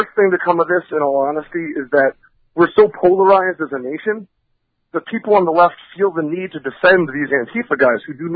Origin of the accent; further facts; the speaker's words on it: Vermont, United States; You know, I came from Vermont, man. You know, there are no minorities in Vermont.